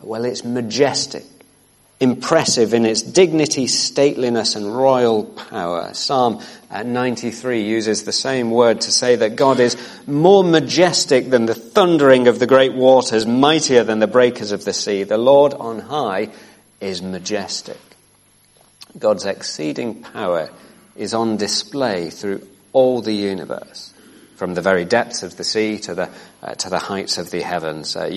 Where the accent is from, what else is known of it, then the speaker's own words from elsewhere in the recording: Bury, North West England, United Kingdom; I'm from Bury, and our great claim to fame is that we invented the blood clot